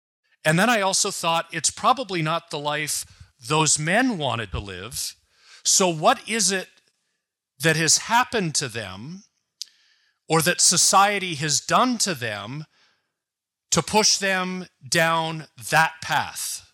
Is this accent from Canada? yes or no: yes; Oakville, Ontario, Canada; Growing up in Oakville, I've joked that there was no homophobia in Oakville when I grew up there